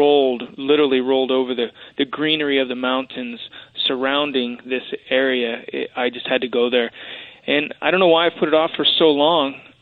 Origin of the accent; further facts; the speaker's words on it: Colorado, United States; It's all relative to where you grow up, and since Mesa Verde was in my backyard, that's spectacular.